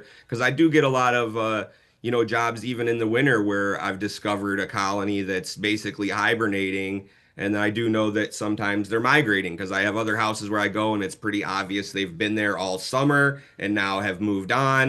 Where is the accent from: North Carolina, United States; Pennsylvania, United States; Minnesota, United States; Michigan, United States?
Michigan, United States; One thing is, I'm from Michigan originally. In the north, the building codes are a little more strict because of the cold weather.